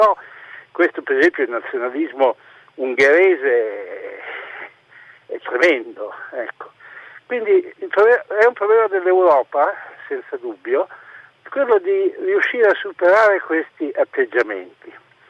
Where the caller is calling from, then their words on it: Bologna, Emilia-Romagna, Italy; Buongiorno, allora … telefono, in questo momento sono in Toscana, ma sono di Bologna.